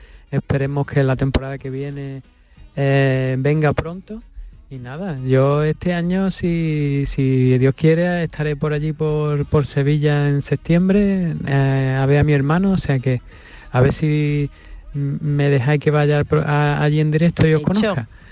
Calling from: Australia; Aquí me dejáis que estoy en Australia … de Australia.

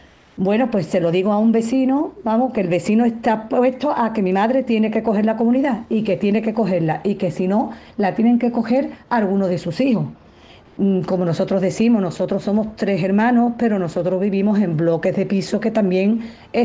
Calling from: Seville, Andalusia, Spain; de Sevilla.

